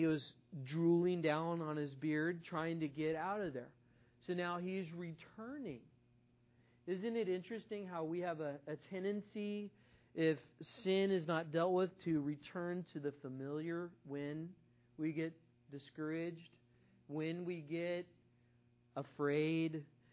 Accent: Ireland; Well, I'm Irish, so that's what I do.

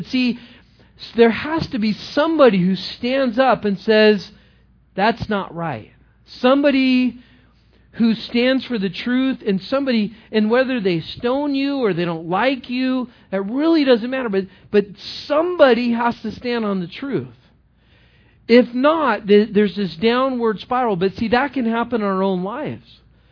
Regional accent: Los Angeles, California, United States; You know, I grew up in Los Angeles area, and there, you know, I didn't live in South Central LA, but I live like 20 miles east of Los Angeles.

